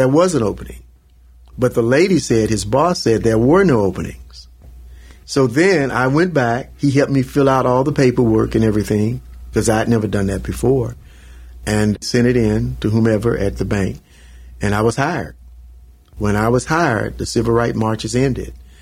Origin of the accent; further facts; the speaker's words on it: Mississippi, United States; I just told a lady what I did. I came from Mississippi, and nothing I said made sense to her.